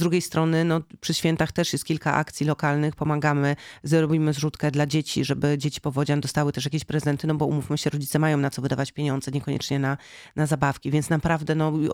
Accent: Lower Silesian Voivodeship, Poland; Kotlina Kłodzka, z której pochodzę, żyje głównie z turystyki

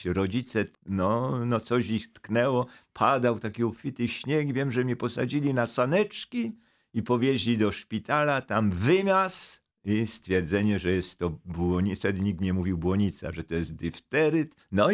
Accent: Silesian Voivodeship, Poland; Wychowywałem się na Górnym Śląsku, na którym do dziś taką jednym zdań jest tak zwana moczka.

